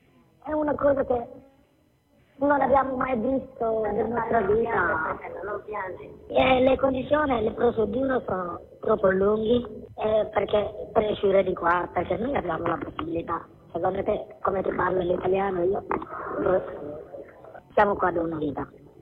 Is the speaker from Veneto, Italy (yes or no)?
yes; Venice, Veneto, Italy; io sono di Venezia